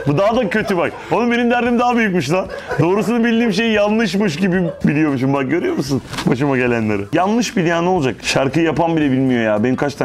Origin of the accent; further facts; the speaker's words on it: Bayburt, Turkey; Giyosunu gere gere Bayburtluyum ben de.